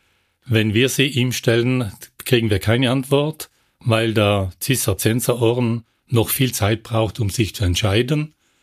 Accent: Klausen, Trentino-Alto Adige, Italy; Ja, es ist halt meine Heimatstadt.

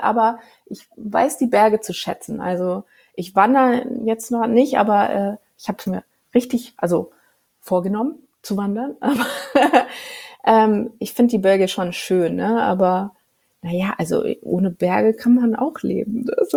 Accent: Hamburg, Germany; now in Munich, Germany

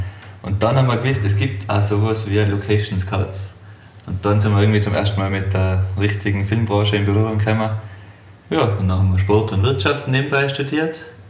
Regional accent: Hopfgarten, Tyrol, Austria; ich bin aus Hopfgarten.

